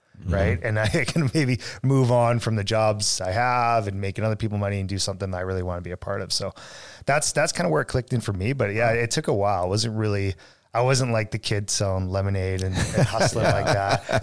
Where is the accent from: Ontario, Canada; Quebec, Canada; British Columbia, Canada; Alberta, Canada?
Alberta, Canada; Edmonton; I grew up in West End, Edmonton.